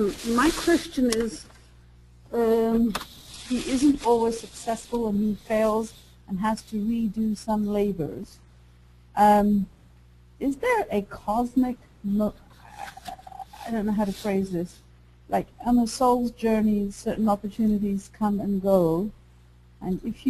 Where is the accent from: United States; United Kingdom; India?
India; I come from India originally